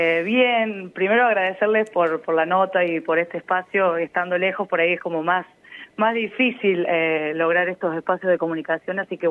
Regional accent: Realicó, La Pampa, Argentina; Yo soy de Realicó, un pueblo pequeño.

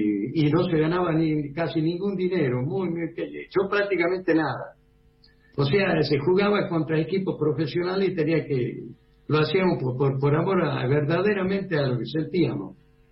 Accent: Salta, Argentina; born there; Nacimos los potreros, allá en Salta

